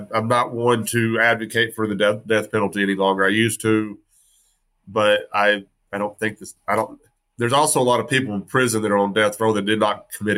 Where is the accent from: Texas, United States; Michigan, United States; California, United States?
Texas, United States; which is wild because I grew up in West Texas and we were deep red.